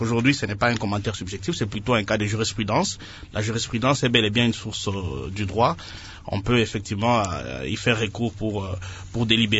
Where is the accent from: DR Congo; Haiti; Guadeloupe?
DR Congo; En tant que Congolais, je souhaite effectivement que Mazembe gagne la Ligue des Champions, que Vetclub gagne la Coupe des Confédérations.